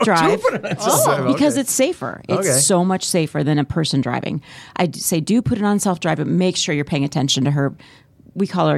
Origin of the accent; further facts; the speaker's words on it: Iowa, United States; I can't do it, man. I grew up in Iowa. There's corn sweat.